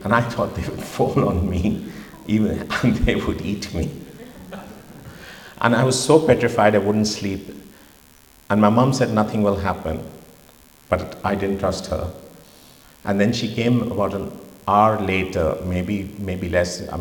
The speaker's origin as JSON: {"language": "English", "region": "Chandigarh", "country": "India", "tie": "born or raised there", "said": "Chandigarh, which is a town 250 miles north of Delhi, just on the foothills of the Himalayas. They're my hometown. My parents weren't well off."}